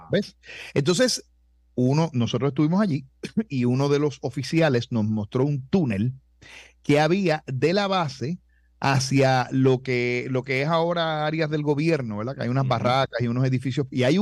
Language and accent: Spanish; Puerto Rico